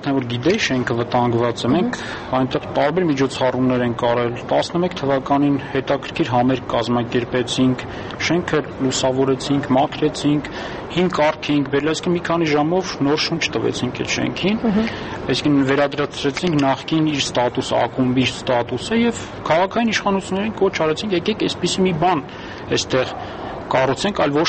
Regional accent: Yerevan, Armenia; ես ծնվել եմ Երևանում, ապրել եմ ես քաղաքում, իմ ամենալավ տարիներ անցել են ես քաղաքում

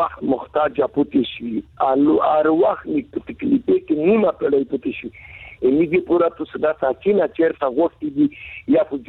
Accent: Afghanistan; زه افغان مهاجر یم، کډلی زدران یم

